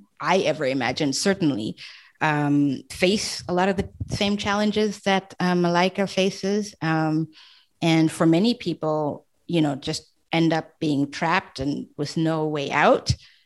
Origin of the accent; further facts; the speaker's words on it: Namibia; now in France; triply African. I have a parent from Zimbabwe and a parent from Zambia. And then I grew up in Namibia. So I'm, third culture kid, as they're called. I'm from everywhere and nowhere at once. And then I chose France as my adopted country of residence.